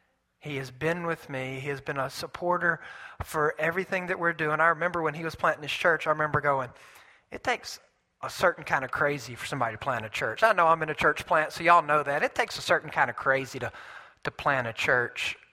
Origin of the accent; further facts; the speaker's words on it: Mississippi, United States; I'm from Mississippi. We don't do Italian very well.